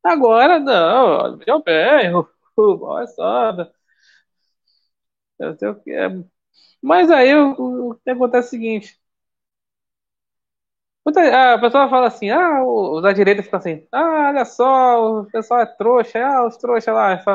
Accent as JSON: {"language": "Portuguese", "country": "Brazil", "said": "Eu sempre sou brasileiro, pô, mas eu sou rodando a paga."}